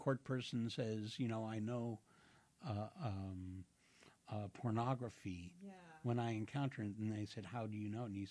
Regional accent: Queens, New York, United States; I'm from Queens, but I moved to Brooklyn like 20 years ago.

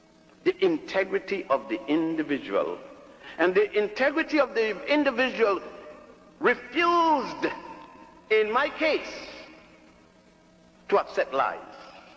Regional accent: Puerto Rico; also born or lived in Ethiopia / Virgin Islands / Cuba / Brazil; I was born in Ethiopia, grew up in Puerto Rico, and the Virgin Islands, Cuba, and Brazil.

